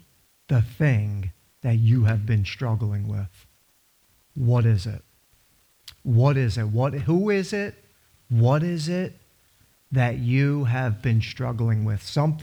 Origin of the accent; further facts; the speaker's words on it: New Jersey, United States; I grew up in New Jersey. We grew up in suburbia. There was I grew up in a development called Crescent Hollow.